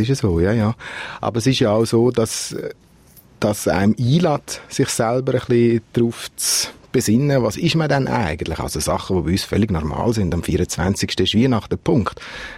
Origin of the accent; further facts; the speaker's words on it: Switzerland; now in Israel; wir als eine Schweizer Familie, die in Israel leben